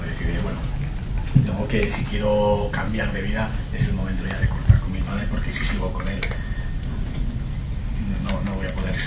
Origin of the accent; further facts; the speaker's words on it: Pamplona, Navarre, Spain; Yo soy de Pamplona, sí.